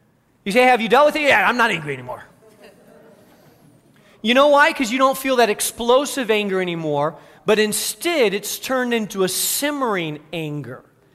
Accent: Spain; many of our listeners know I grew up in Spain, and my mother still lives in Spain.

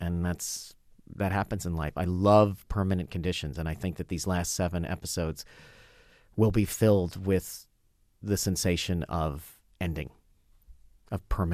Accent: Los Angeles, California, United States; I grew up in Los Angeles and you really could pass.

